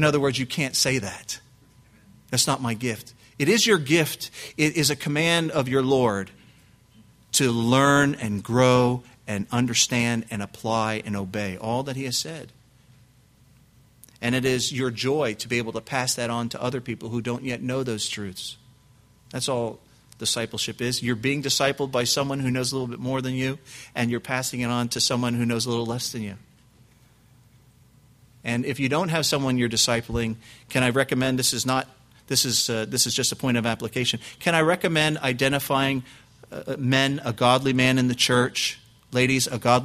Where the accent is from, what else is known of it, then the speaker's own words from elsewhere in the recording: New Jersey, United States; now in England; British friends tell me as an American I'm a bit brash, particularly since I'm from New Jersey.